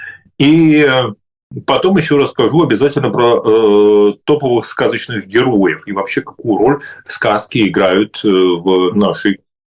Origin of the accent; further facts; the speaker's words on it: Saint Petersburg, Russia; из Петербурга, у нас здесь город завален снегом.